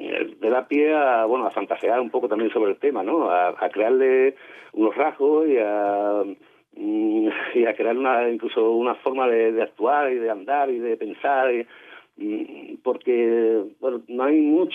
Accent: Seville, Andalusia, Spain; yo soy sevillano, pero bueno, por cercanía Córdoba siempre ha supuesto, yo, vamos, me conozco muy bien Córdoba de hace mucho tiempo

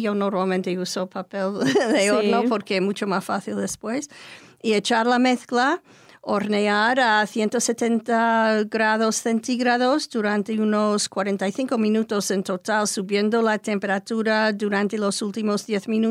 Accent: United States; Spanish is a second language; En mi pueblo de Estados Unidos es muy típico

